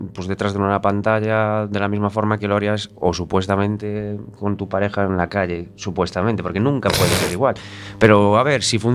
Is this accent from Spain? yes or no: yes; Galicia, Spain; also born or lived in Switzerland; yo nací en Suiza y tengo familia. Los gallegos sabes que emigramos mucho